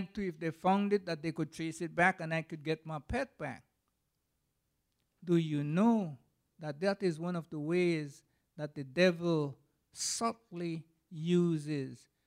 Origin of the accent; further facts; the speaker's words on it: Belize; When I was growing up in Belize, we didn't have TV. And TV didn't come to Belize until after I got married